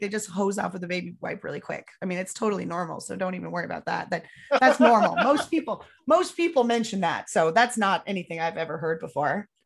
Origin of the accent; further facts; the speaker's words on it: San Diego, California, United States; I mean, I'm from San Diego, and I surfed in my youth